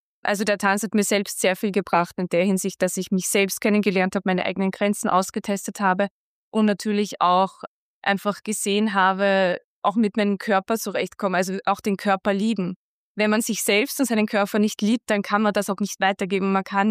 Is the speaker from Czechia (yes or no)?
no; Vienna, Austria; moved away as an adult; now in Linz, Austria; Ich bin Wienerin, genau. Also ich bin erst seit meinem 18. Lebensjahr hier nach Linz gekommen.